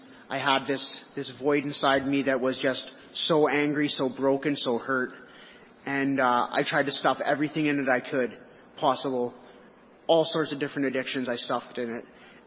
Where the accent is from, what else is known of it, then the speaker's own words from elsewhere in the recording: Fort St. John, British Columbia, Canada; I'm 36 years old. I was born and raised in Fort St. John, British Columbia.